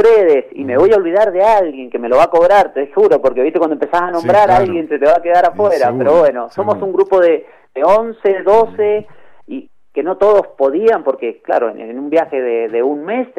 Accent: Mendoza, Argentina; cuentan parte de la historia uh-huh de quiénes somos los mendocinos.

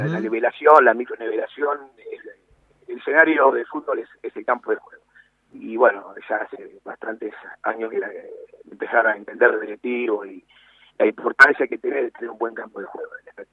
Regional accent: Buenos Aires, Argentina; now in Mendoza, Argentina; yo soy de Buenos Aires, pero bueno, el calor beneficia, obviamente, al sistema radicular.

